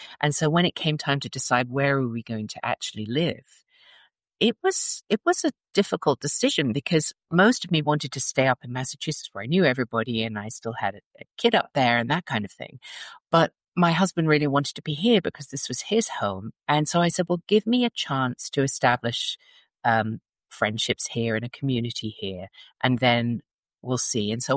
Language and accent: English; England, United Kingdom; now in United States; When I go back to England, I get teased that I'm very American.